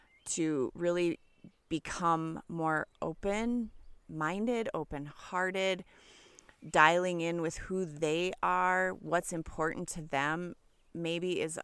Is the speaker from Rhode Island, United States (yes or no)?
no; Minnesota, United States; we're being from Minnesota, the things that are happening in Minneapolis right now is definitely not something to ignore.